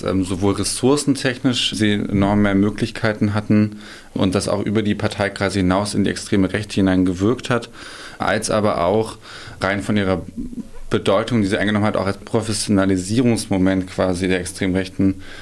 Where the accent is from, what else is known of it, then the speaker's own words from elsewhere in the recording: Thuringia, Germany; ich bin in Thüringen aufgewachsen